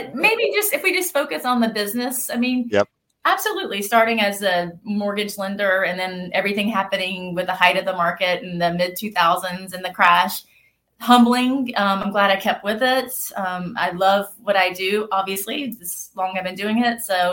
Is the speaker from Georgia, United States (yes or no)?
yes; Georgia, United States; I'm from Georgia, and I should probably get licensed in Georgia